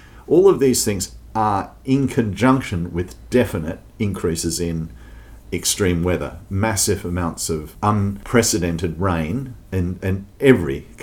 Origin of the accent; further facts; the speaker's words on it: Australia; And being an Australian, I learned about our history.